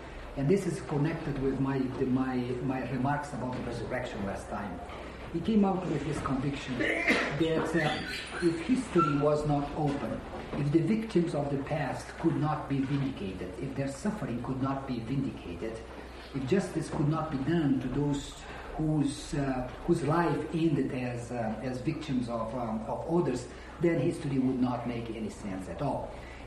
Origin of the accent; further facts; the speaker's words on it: Brazil; now in Chicago, United States; And I am from Brazil, but working in Chicago for the last 9 years